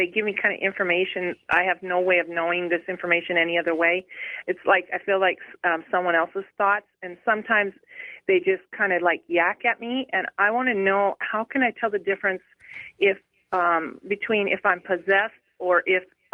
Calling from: Portland, Oregon, United States; Hi, I'm calling from Portland, Oregon.

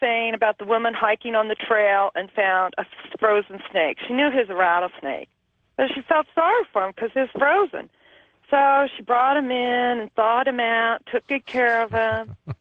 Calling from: Las Vegas, Nevada, United States; I'm from Las Vegas, Nevada.

